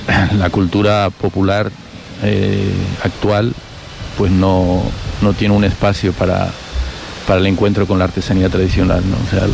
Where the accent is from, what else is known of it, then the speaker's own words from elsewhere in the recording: Barcelona, Catalonia, Spain; Yo cuando era chiquito, que vivía en Barcelona